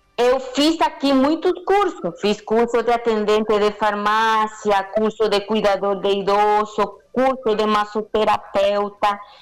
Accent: Venezuela; Portuguese is a second language; todo mundo queria fazer isso lá dentro de Venezuela, mas não conseguimos como venezuelanos.

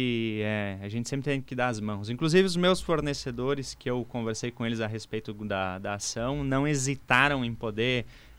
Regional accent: Marau, Rio Grande do Sul, Brazil; Nasci em Marau, sou marauense.

